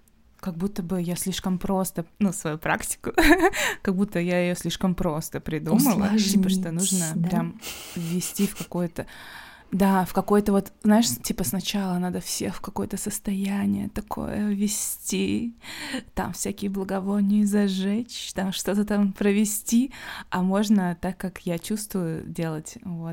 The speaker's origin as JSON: {"language": "Russian", "country": "Russia", "tie": "born or raised there", "said": "мы выросли в России"}